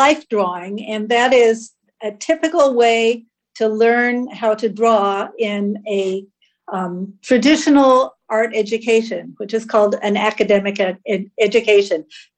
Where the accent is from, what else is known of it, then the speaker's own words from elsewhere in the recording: Los Angeles, California, United States; I was 5 years old, and I was growing up in the Los Angeles area, and we moved into a new subdivision that had hardly anybody in it.